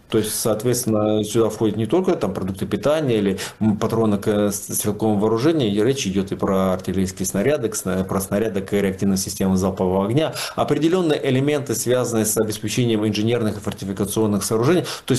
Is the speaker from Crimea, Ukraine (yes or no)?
yes; Crimea, Ukraine; Мое детство прошло в Крыму, да и, собственно говоря, до военный период я там жил